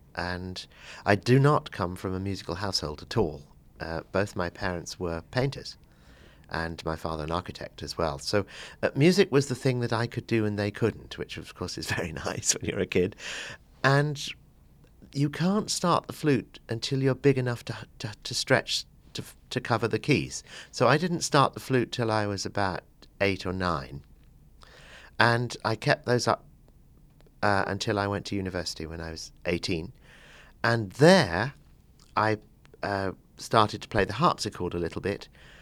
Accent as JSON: {"language": "English", "region": "East Midlands", "country": "United Kingdom", "tie": "born or raised there", "said": "I grew up partly in Nottinghamshire, which is in the middle of the country. It's Robin Hood country."}